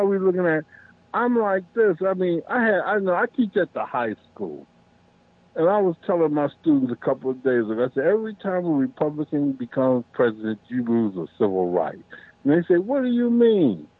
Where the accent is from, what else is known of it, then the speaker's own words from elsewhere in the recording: United States; I am an American first. I am a Democrat second.